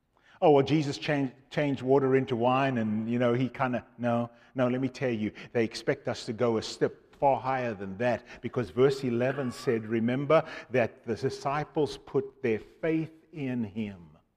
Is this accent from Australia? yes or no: no; Zimbabwe; moved away; also born or lived in Cape Town, South Africa; my wife and I was born in Cape Town, raised in Zimbabwe, as Blake said, and met this lovely Southern belle from Alabama. You know, I grew up with a British background